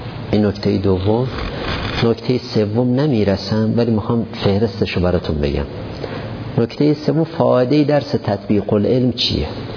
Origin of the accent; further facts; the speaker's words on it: Iran; گفت کجایی هستی؟ گفتم ایرانی.